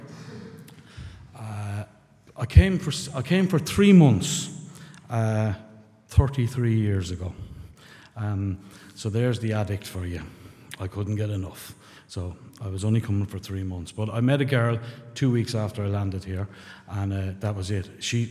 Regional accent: Ireland; accent: Irish; I'm not doing the accent. This is my accent. Yeah, just in case. So I landed. I'm from a small town in rural Ireland

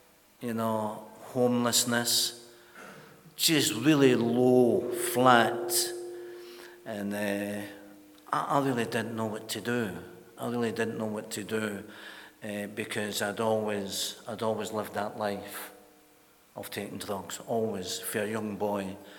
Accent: Glasgow, Scotland, United Kingdom; growing up in Glasgow.

